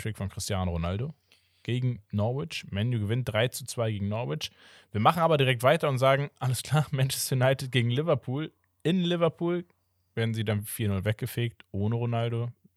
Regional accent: Portugal; ich bin ja Portugiese sowieso

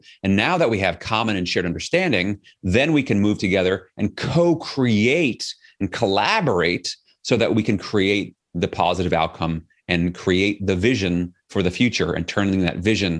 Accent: Flushing, New York, United States; So I mentioned I grew up in Flushing, Queens. So that's why I talk like this sometimes if I want to.

